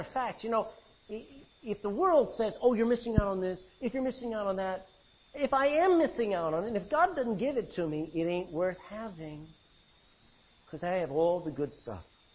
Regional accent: Texas, United States; I'm Texan, American, I'm Irish, and I have a heavenly citizenship.

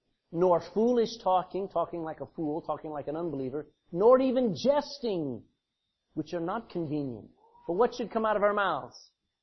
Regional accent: United States; moved away; I come from America. I'm away a long time, but America's still in me, where I still make light of things.

